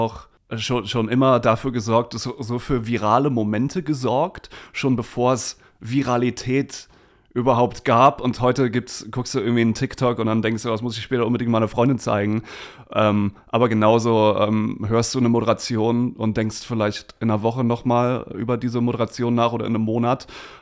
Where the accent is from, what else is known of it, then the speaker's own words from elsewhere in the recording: Oldenburg, Lower Saxony, Germany; now in Cologne, Germany; Oldenburg 1 damals, ist der Bürgersender in Oldenburg, wo ich herkomme.